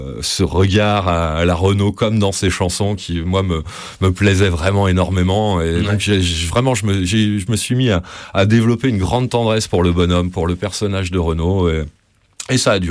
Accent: Centre-Val de Loire, France; Moi, je viens du Berry, quand même, tu vois, où il y a une tradition folklorique assez importante

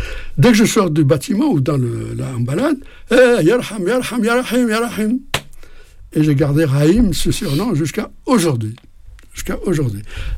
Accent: Saint-Étienne, Auvergne-Rhône-Alpes, France; Et moi, je suis de Saint-Étienne, donc je me libère

